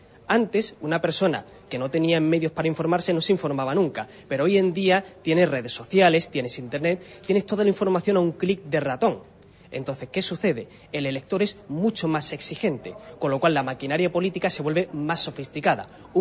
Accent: Huelva, Andalusia, Spain; Yo soy de aquí de Huelva, yo me he criado aquí en Huelva

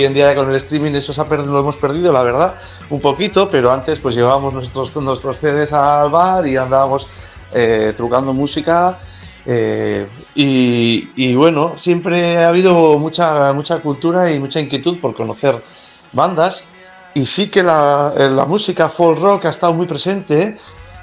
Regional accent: Basque Country, Spain; first language Basque; Spanish is a second language; nosotros lo pasamos por el filtro del euskera, que es nuestro idioma materno, y el que nos sale natural. Todos los artistas que somos de la zona normalmente estamos cantando en euskera

